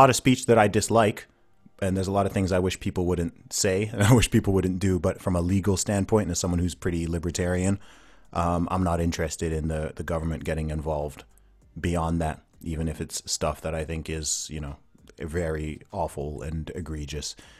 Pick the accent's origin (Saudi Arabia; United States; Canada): Saudi Arabia; and I grew up in Saudi Arabia, so you have to remember, like, who sets the rules, right?